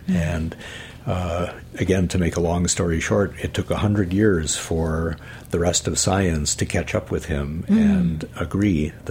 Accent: Midwest, United States; I grew up in the Midwest. We didn't really have much in the way of ethnic foods.

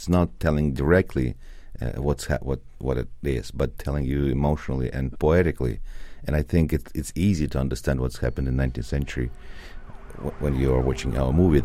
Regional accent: Russia; So I'm from Soviet Union, yeah, as you said. And I live here for 7 years and have friends and businesses.

